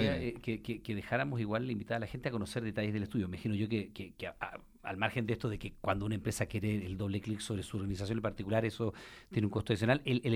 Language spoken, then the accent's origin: Spanish; Chile; nosotros seguimos estando como trabajadores chilenos menos conformes o menos satisfechos